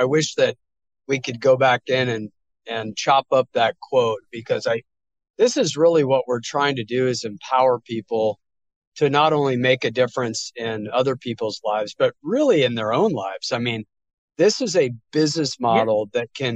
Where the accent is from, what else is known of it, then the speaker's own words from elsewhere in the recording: Houston, Texas, United States; born there; I do think, obviously, I was born in Houston, so I don't have, I call it the immigrant edge.